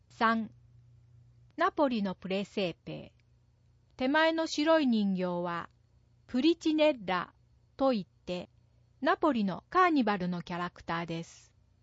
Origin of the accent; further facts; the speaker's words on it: Apulia, Italy; Japanese is a second language; 私の地元プーリア州では、ひまわりの種を砕いて生地に練り込んだ丸いパン、タラッロを買いに行きます。